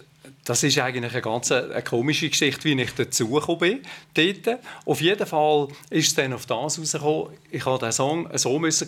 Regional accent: Hitzkirch, Lucerne, Switzerland; Ich bin aus dem Kanton Luzern. Ich bin aufgewachsen in Hitzkirch.

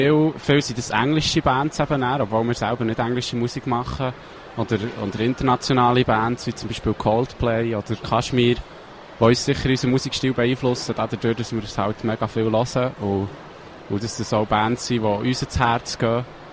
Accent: Bern, Switzerland; accent: Bernese German; first language Bernese German; für uns war eigentlich schon gerne klar, dass wir das auf banddeutsch machen, weil das ist unsere Muttersprache, das ist eine schöne Sprache.

